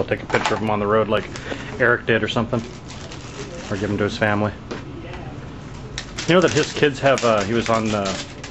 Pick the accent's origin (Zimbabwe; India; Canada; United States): Canada; Don't mind me, I'm from Canada.